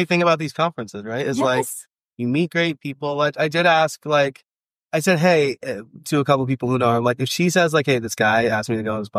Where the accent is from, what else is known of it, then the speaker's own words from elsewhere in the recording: New York, United States; accent: New York; It was mostly because my New York accent comes out sometimes.